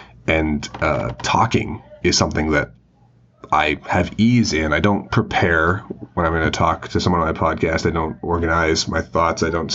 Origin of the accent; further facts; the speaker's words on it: Bath, South West England, United Kingdom; born there; also born or lived in Halifax; I was born in Bath, England, so I was in England for a while, and in Halifax, and, you know, various places.